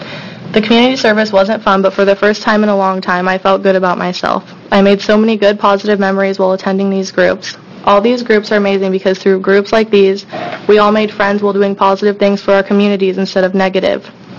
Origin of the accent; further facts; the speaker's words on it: Oregon, United States; I am 16 years old, and I am from Clackamas County.